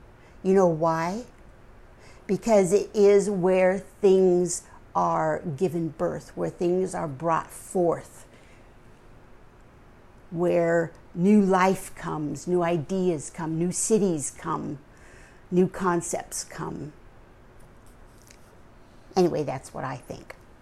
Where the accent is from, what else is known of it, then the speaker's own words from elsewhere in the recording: United States; born there; I am an American. I was born here. I am a Native American.